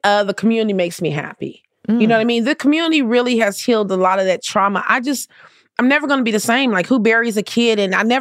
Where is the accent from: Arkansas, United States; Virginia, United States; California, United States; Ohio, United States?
California, United States; Compton; I grew up in the hood. I grew up in Compton. I know how to maneuver myself.